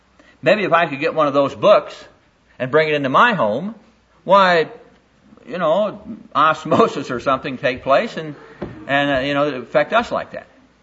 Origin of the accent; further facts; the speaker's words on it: Iowa, United States; I went back to my hometown back in Iowa.